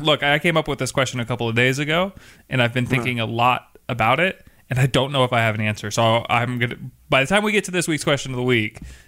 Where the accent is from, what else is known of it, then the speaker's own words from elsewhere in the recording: Seattle, Washington, United States; I'm from Seattle, and so I think that that's just my default.